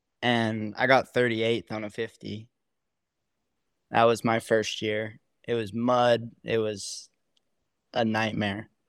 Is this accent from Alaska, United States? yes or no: yes; Alaska, United States; But obviously, I'm from Alaska. I don't live down here. This isn't. It's not home.